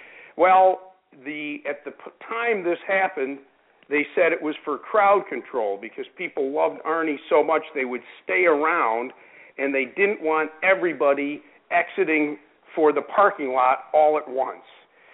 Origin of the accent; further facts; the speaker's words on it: Rochester, New York, United States; which is held in my hometown of Rochester, New York, at the Oak Hill Country Club.